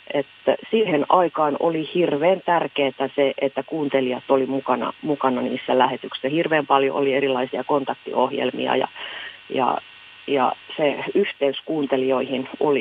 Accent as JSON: {"language": "Finnish", "town": "Kankaanpää", "region": "Satakunta", "country": "Finland", "tie": "born or raised there", "said": "mä olin Kankaan päästä kotoisin, että mulla oli sen verran niin kuin tämmöinen kotikenttäetu"}